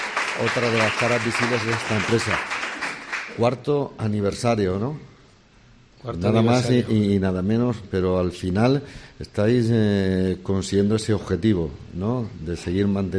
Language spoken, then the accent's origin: Spanish; Bailén, Andalusia, Spain; yo que soy de Bailén